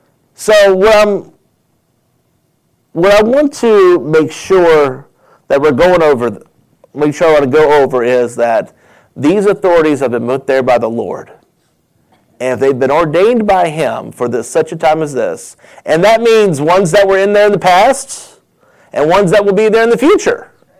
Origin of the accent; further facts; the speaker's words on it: United States; Because we as American people, we don't know everything that goes on.